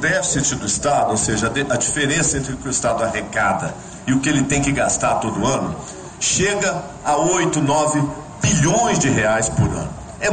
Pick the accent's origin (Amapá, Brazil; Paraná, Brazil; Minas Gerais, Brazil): Minas Gerais, Brazil; Nós somos mineiros, mas mais do que tudo, nós somos Minas Gerais.